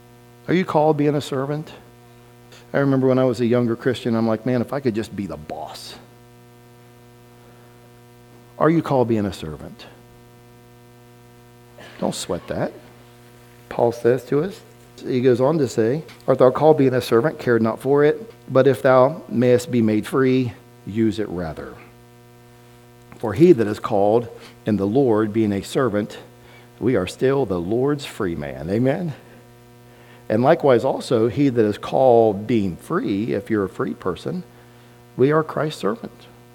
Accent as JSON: {"language": "English", "country": "United States", "said": "I'm from Adams County. I'm not speaking anything, that I don't understand personally."}